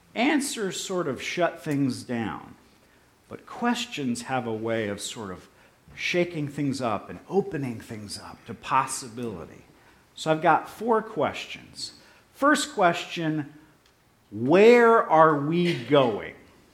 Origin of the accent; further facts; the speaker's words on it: Ohio, United States; I grew up in Ohio, so it was like kind of going back in time